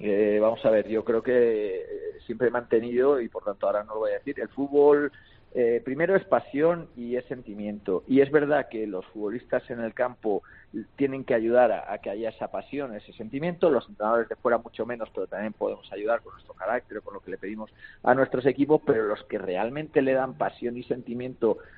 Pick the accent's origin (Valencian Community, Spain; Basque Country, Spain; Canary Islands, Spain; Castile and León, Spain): Valencian Community, Spain; Valencia; Yo soy de Valencia. Sí. El público de Valencia es exigente 100%, es tremendo.